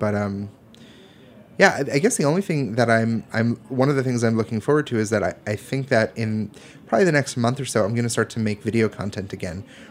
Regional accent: East Coast, United States; maybe this is growing up on the East Coast, there's like a slight attraction to like misery.

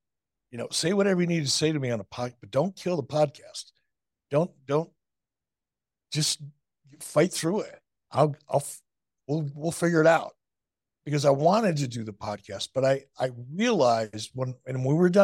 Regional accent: Detroit, Michigan, United States; I learned it as a kid growing up in Detroit.

